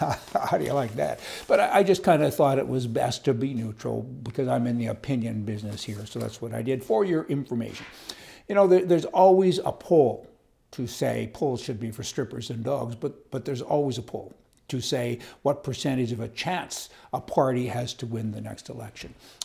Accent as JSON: {"language": "English", "country": "Canada", "said": "I'm Canadian. I'm embarrassed."}